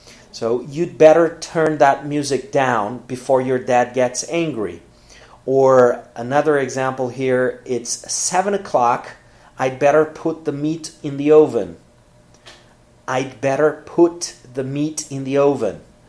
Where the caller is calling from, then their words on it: Porto Alegre, Rio Grande do Sul, Brazil; I'm speaking from Porto Alegre in the south of Brazil.